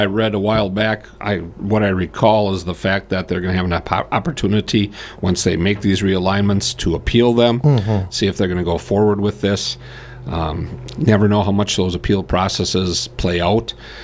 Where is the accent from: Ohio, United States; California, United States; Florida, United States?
Ohio, United States; Brilliant; where I grew up in the Brilliant area. You know, Brilliant and Reedsville are 5 miles apart.